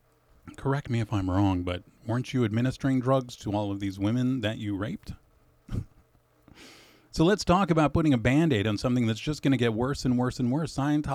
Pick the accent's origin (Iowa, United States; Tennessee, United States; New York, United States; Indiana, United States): New York, United States; I grew up in New York and it was just sort of like everyone hated their parents and were always cheating and lying.